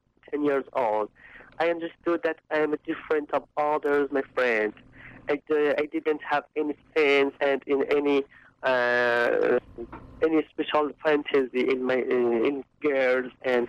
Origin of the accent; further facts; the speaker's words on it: Shiraz, Fars, Iran; English is a second language; moved away as an adult; also born or lived in Turkey; I'm from Shiraz. It's the south city of Iran, and is the cultural capital city of Iran. And I born in Shiraz and I grew up in Shiraz. And 1 year ago, in 4th of March 2005, I escaped from Iran to Turkey.